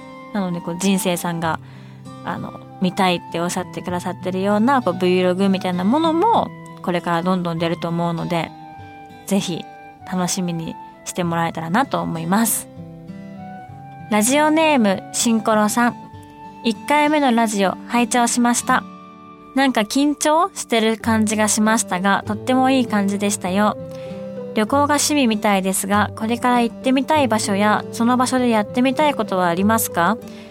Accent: Kansai, Japan; accent: Kansai dialect; ずっともう関西で育ってはいるので、基本はベースは関西弁です。

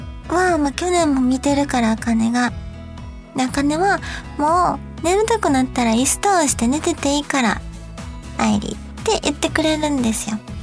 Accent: Kansai, Japan; now in Tokyo, Japan; で、私たち関西人なもんで、そういうところは節約できるとこはしたいよねっていうことで

